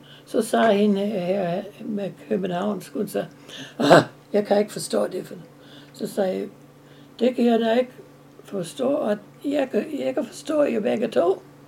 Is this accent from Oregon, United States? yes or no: no; Hampton, Iowa, United States; born there; I was born in Hampton, Iowa.